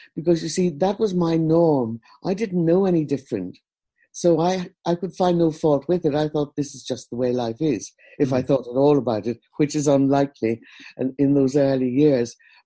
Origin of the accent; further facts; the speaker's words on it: Ulster, Ireland; Very small place, beautiful in its own way, but that's exactly the place that I grew up in.